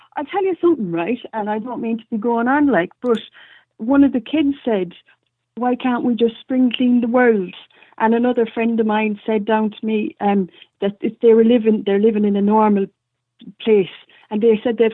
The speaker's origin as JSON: {"language": "English", "region": "west of Ireland", "country": "Ireland", "said": "Oh, I'm from the west of Ireland."}